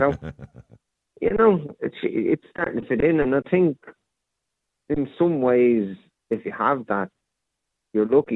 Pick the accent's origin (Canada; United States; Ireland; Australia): Ireland; Ulster; born there; Even, look, I moved, obviously, I was born in Donegal, so I'm kind of used to it.